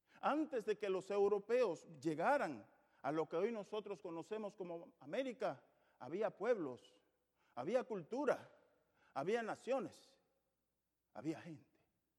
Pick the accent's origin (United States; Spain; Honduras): United States; yo soy norteamericano, pero mis tatarabuelos vinieron de muchas otras partes del mundo. Y la sangre de ellos también la llevo yo.